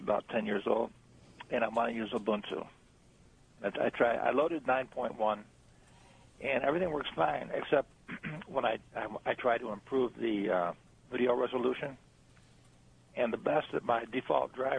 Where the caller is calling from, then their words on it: Auburn, New York, United States; Auburn, New York.